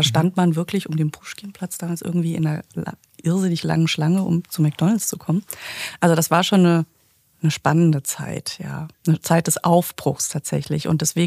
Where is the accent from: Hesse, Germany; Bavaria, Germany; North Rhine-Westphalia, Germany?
Hesse, Germany; Frankfurt; Also ich bin ja in Frankfurt groß geworden